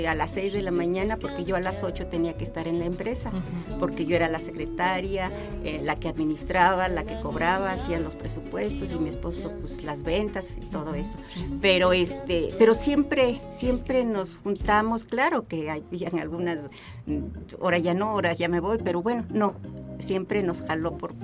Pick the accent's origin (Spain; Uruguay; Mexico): Mexico; Oaxaca; also born or lived in Mexico City; now in San Luis Potosí, Mexico; Bueno, yo soy originaria de Oaxaca.